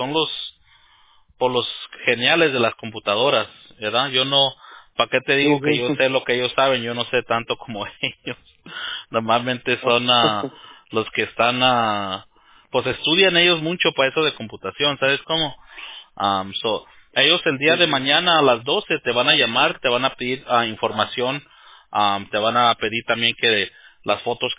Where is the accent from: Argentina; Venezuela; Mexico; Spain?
Mexico; yo soy mexicano, nosotros usamos una palabra un poco más vulgar.